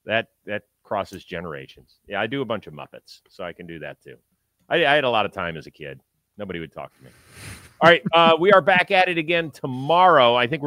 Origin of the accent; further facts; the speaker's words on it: Cleveland, Ohio, United States; we did have the total eclipse pass through my hometown of Cleveland, Ohio, on Monday.